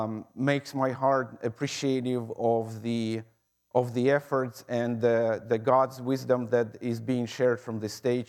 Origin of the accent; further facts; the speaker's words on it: Ukraine; moved away as an adult; also born or lived in United States; now in Canada; Originally, my family, we're from Ukraine. I did my graduate studies in the United States for 6 years. We lived on the Eastern Shore in the state of Maryland. And then I got a job with Agriculture Canada in 2014, and we came to Brennan and never left.